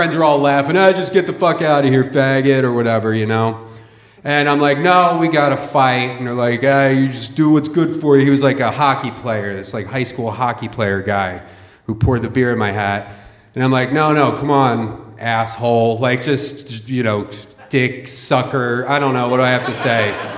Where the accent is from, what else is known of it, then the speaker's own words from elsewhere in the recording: Philadelphia, Pennsylvania, United States; I grew up in Philadelphia, you know, weird kind of neighborhood. It's a weird city still.